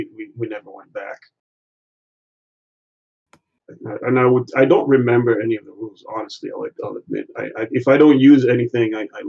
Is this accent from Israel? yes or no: yes; Israel; This was actually in Hebrew because I grew up in Israel.